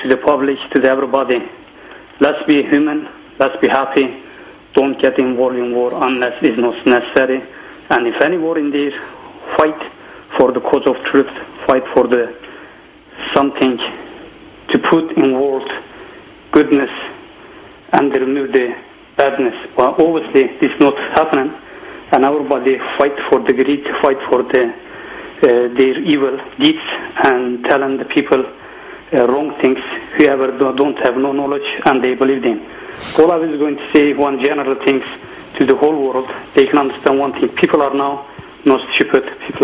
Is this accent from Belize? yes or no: no; Turkey; now in Scotland, United Kingdom; I'm from Turkey. I've been living for a long time in Scotland.